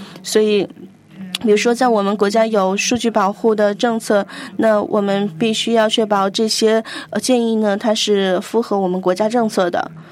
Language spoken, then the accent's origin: Chinese; Thailand; Chinese is a second language; 那因为比如说泰国，我们英语都不是我们的第二语言，所以呢我们要用自己的语言